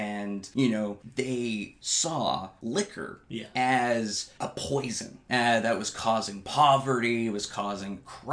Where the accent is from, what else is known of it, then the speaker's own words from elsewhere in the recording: Alberta, Canada; I grew up in Northern Alberta, and they're still the, you know, the Protestant, conservative, Christian values, they're still there.